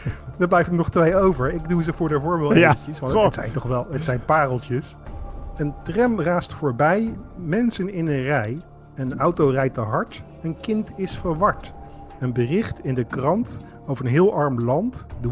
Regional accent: Zeeland, Netherlands; Ik ben zelf geboren en getogen in Zeeland.

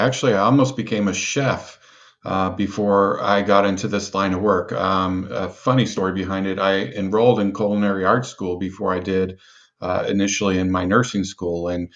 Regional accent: West Coast, United States; I grew up on the West Coast, but there is something about chicken and dumplings that just drives me crazy.

